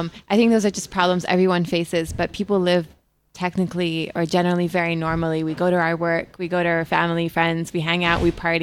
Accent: Beirut, Beirut Governorate, Lebanon; I'm from Beirut. I'm an educator, and I'm also from a hackerspace in Beirut called Lumba Labs.

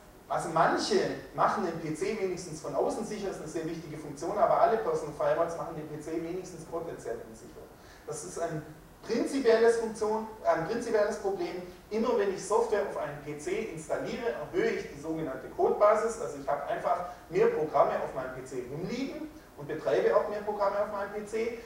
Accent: Swabia, Germany; also ich bin Schwabe, Geburtsfehler, kann ich nicht mehr ändern, zumindest für einen Schwaben ist das dann ein bisschen unbefriedigend

